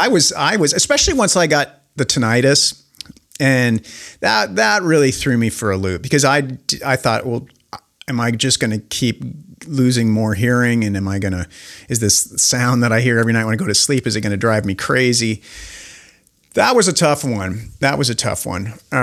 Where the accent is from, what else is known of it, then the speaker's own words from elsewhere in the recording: Spokane, Washington, United States; I'm this dork from Spokane, Washington.